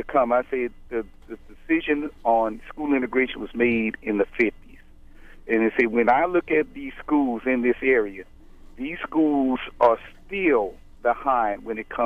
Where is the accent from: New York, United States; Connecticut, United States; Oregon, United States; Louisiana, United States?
Louisiana, United States; I'm originally from Louisiana.